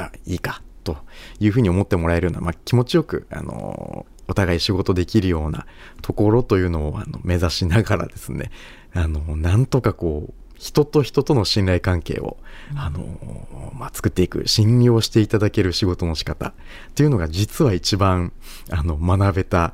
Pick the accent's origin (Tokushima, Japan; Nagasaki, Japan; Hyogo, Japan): Nagasaki, Japan; はい、長崎県出身でございます